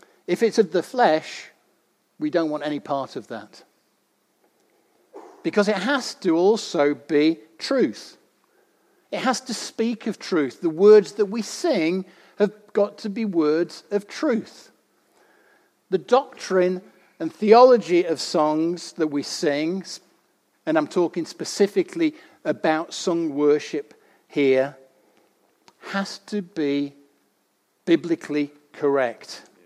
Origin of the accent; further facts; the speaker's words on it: United Kingdom; But yet, sometimes we say, we're British. Yeah, we like to do things a little bit reserved